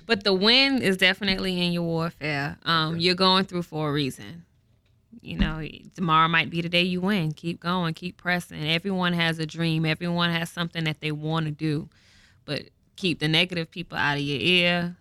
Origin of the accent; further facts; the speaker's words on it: Boston, Massachusetts, United States; born there; And I was like, well, I was born in Boston.